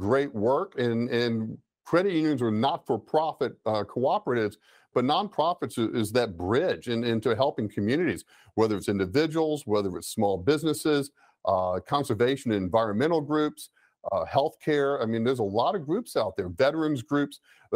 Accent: Gainesville, Florida, United States; I grew up in the Boys and Girls Club in Gainesville, Florida.

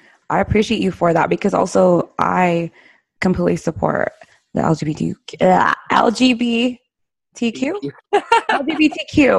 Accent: Queens, New York, United States; born there; Nice. Yeah, I was born in Queens, yeah.

